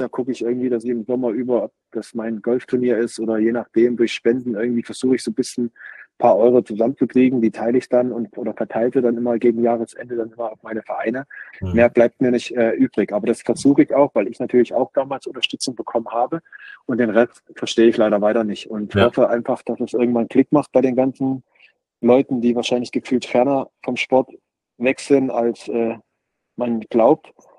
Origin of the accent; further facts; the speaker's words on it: Johanngeorgenstadt, Saxony, Germany; also born or lived in Hinterzarten, Germany; meinen Heimatverein, sowohl Johann Geheugenstadt, wo ich aufgewachsen bin